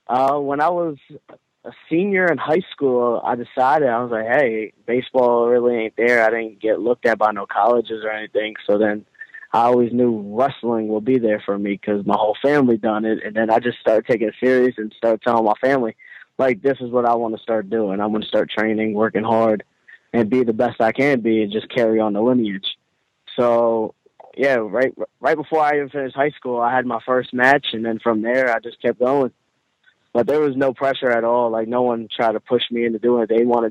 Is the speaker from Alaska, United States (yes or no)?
no; Allentown, Pennsylvania, United States; My very first match I had in my hometown, Allentown, Pennsylvania.